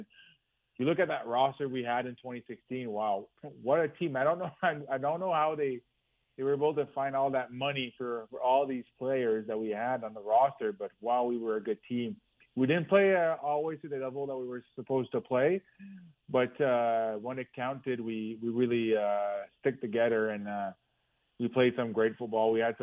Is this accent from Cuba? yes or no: no; Montreal, Quebec, Canada; I was a kid growing up in Montreal